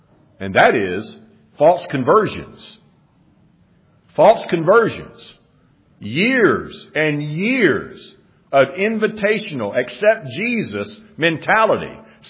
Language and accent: English; Jacksonville, Florida, United States; I was raised in Jacksonville, Florida